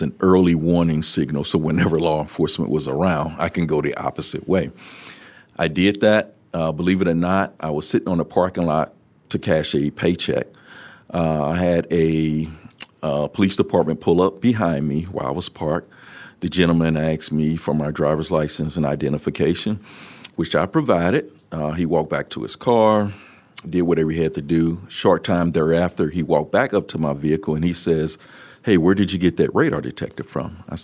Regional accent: California, United States; I grew up in North County, and believe it or not, I was one of those young African-American teenagers that were stopped, harassed by law enforcement quite frequently.

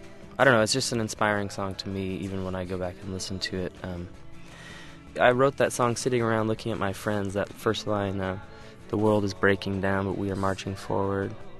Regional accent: Seattle, Washington, United States; they find out we're from Seattle

